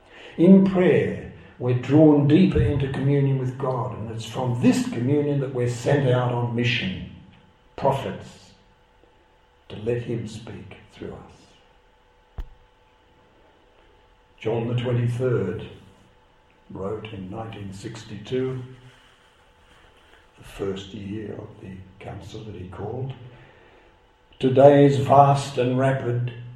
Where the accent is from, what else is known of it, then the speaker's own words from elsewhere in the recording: Australia; And I, as an Australian, see this